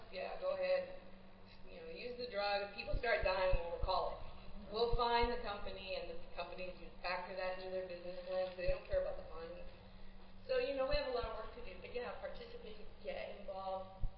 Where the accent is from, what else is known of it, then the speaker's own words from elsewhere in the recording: Canada; I grew up in Canada